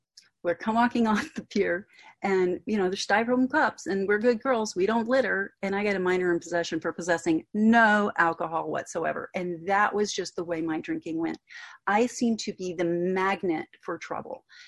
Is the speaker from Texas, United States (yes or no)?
yes; Corpus Christi, Texas, United States; born there; I was born in Corpus Christi, Texas.